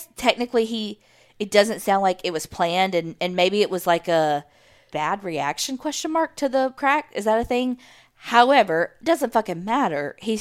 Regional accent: Westland, Michigan, United States; I'm from Westland, Michigan, home of the Eloise Asylum.

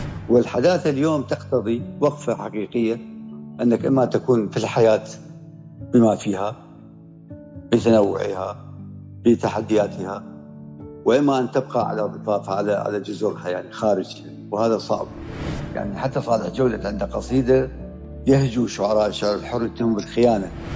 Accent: Southern Iraq, Iraq; now in Nashville, United States; لأني أصلا من الجنوب العراقي، وأيضا لوجود أحد من العائلة سبقني وهو خال أولادي، فاخترت الجنوب. والآن أنا في ولاية تنسي

